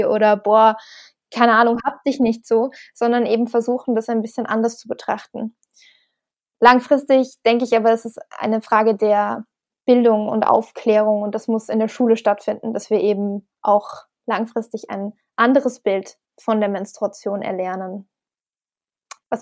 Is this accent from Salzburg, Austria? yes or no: yes; Salzburg, Austria; Ich bin auch in Österreich aufgewachsen tatsächlich.